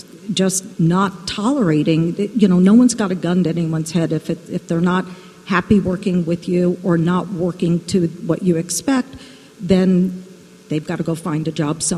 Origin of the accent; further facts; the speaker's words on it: Indiana, United States; I'm from Indiana